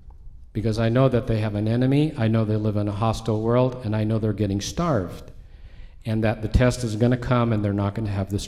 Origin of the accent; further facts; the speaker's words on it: Northwest, United States; I grew up in the Northwest, up in the big mountains with the big clear streams